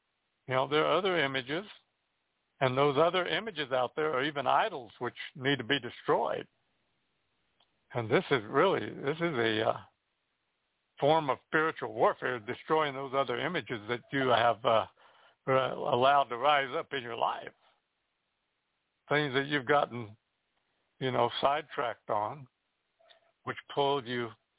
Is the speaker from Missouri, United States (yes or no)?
yes; Missouri, United States; I'm from Missouri, the show me state.